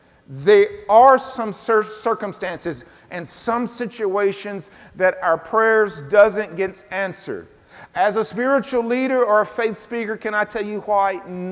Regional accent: the South, United States; I come from the South where people preached with you a little bit.

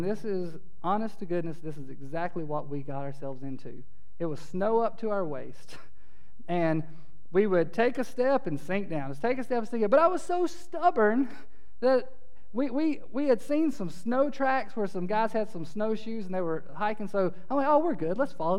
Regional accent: Statesville, North Carolina, United States; And so we left my hometown in Statesville.

